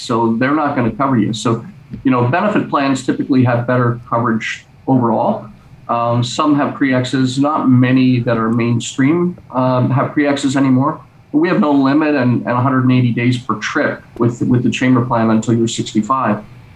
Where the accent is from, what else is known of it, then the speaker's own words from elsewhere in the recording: Canada; said, if you wait, like even in being Canadian